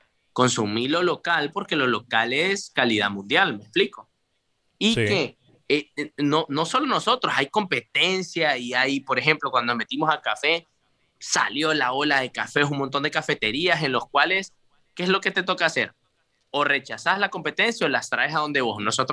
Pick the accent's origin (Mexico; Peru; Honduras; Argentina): Honduras; Brother, yo soy de Honduras, la gente es así como yo, ¿me entendés?